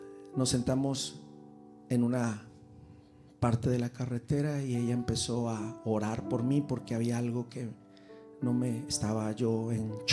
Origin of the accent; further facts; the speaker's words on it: Culiacán, Sinaloa, Mexico; En mi niñez estuve en Culiacán, Sinaloa. Así que crecí con música de banda.